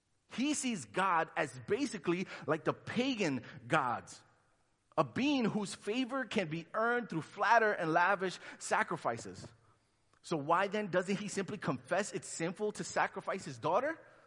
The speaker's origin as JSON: {"language": "English", "town": "Brooklyn", "region": "New York", "country": "United States", "tie": "born or raised there", "also_born_or_lived": "Honduras", "said": "I'm from Honduras. I'm originally from Honduras. I was born there. 3 years old, we came to Brooklyn. So my family didn't know much English when we got here. So I grew up hearing a lot of Spanish in the house, a lot of Spanish sayings."}